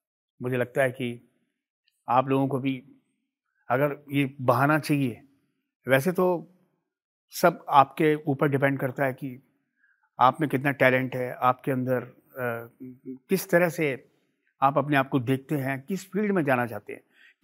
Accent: Mathura, Uttar Pradesh, India; मैं उत्तराखंड से हूं, मेरी पैदाइश वहां की है, लेकिन मेरा रहन सहन, मेरा लालन पालन, मेरी एजुकेशन, मेरा theatre, each and everything Mathura, Uttar Pradesh, Krishna की नगरी।

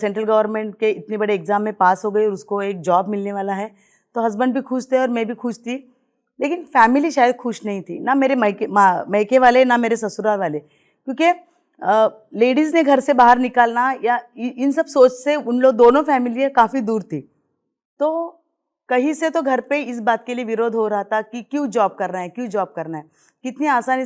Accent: Chembur, Maharashtra, India; चेंबूर से हूँ।

